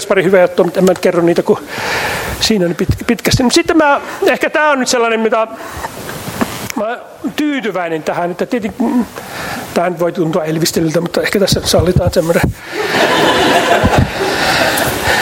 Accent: Central Finland, Finland; Olkoon vaikka Saarella, mistä mä kotoisin.

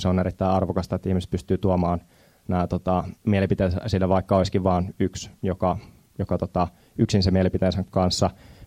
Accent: Jyväskylä, Central Finland, Finland; also born or lived in Kitee; now in Turku, Finland; Mä olen itse tosiaan syntynyt täällä Jyväskylässä, asunut lapsuuteni täällä, mutta mä oon Kiteeltä kotoisin sillä, että mä oon muuttanut sieltä sitten Turkuun

